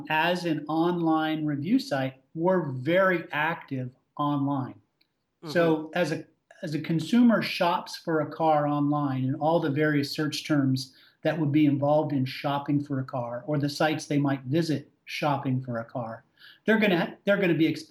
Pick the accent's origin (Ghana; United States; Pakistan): United States; New Jersey; moved away as an adult; I was born and raised in New Jersey. I lived in New Jersey until I was almost 30. And so I've been away from New Jersey for the Northeast now for 20 years.